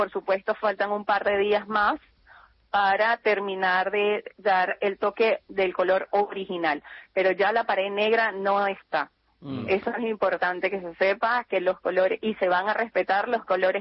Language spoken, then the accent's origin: Spanish; Venezuela; Soy de Venezuela.